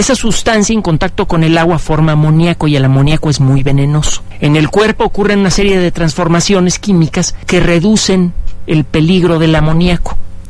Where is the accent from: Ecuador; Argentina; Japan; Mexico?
Mexico; Mexico City; Ah, pues nacimos en el mismo lugar, papá. Y además, ¿sabes qué? Somos de los pocos que hemos nacido aquí en Chilangolandia